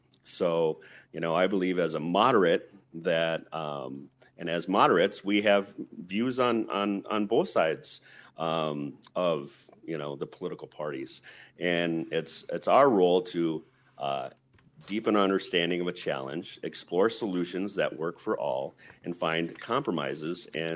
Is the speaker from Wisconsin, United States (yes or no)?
yes; Rhinelander, Wisconsin, United States; also born or lived in Duluth / Madison; I was born in Duluth, but raised in Rhinelander, spent some time in high school, college in Madison, and then moved back and have been an educator, was an educator in the North Woods for 27 years and recently semi-retired.